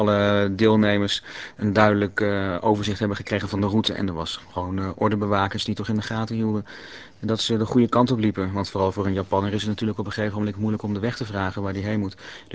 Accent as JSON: {"language": "Dutch", "country": "Netherlands", "said": "Maar de Olympische Spelen van Amsterdam zullen wij ons als Nederlanders niet herinneren"}